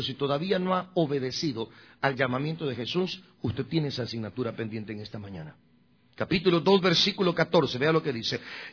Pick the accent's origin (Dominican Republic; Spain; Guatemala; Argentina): Guatemala; hubo un terremoto donde solamente en mi pueblo, que éramos más de 12.000 habitantes, se murieron 10.000. 2.000 quedamos vivos nada más.